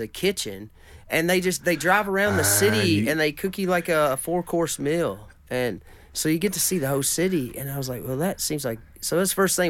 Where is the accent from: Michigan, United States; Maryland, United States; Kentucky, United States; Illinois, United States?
Kentucky, United States; But I remember I grew up just down the road from a place called Rosine, which is where like